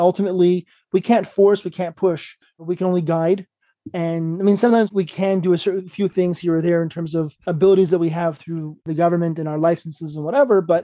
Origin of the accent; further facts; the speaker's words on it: Montreal, Quebec, Canada; So a little bit about me. I grew up in Montreal, Canada.